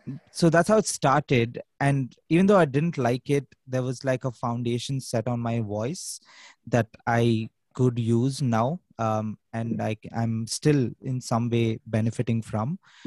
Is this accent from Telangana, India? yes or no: yes; Hyderabad, Telangana, India; Yeah, so I'm a musician from Hyderabad